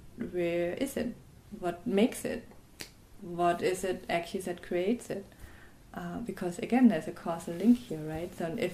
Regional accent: Germany; accent: German; English is a second language; oh, my fast speech and my German accent gets in the way, right?

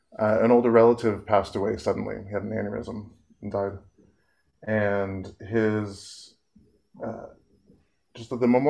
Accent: San Francisco, California, United States; born there; I was born in San Francisco. My father was from Iran and my mother was from Austria. My dad was Muslim, my mom is Catholic.

